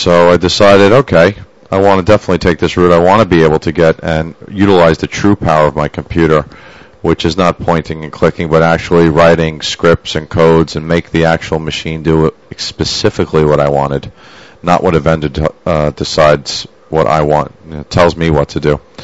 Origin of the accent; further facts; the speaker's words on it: Brooklyn, New York, United States; now in Manhattan, United States; I'm born and raised in Brooklyn, and I've been living in Manhattan for a good 10 or 12 years now, and I have a lot of family in California.